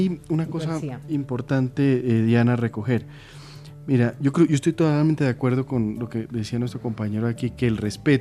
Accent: Colombia; nosotros como colombianos tenemos que aguantar

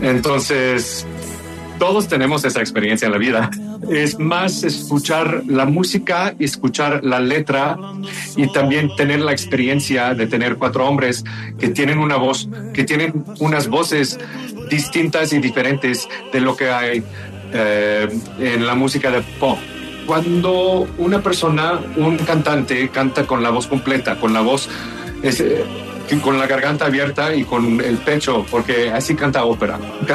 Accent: Texas, United States; Yo crecí en Texas y mi mamá es mexicana y yo crecí con ella.

